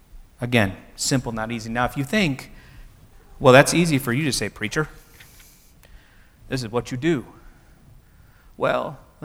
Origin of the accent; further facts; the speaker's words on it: Indiana, United States; Sorry, I'm from Indiana.